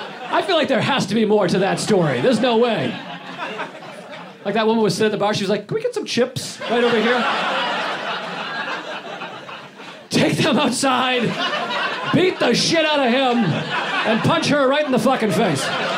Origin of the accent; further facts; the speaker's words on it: Boston, Massachusetts, United States; I'm from Boston.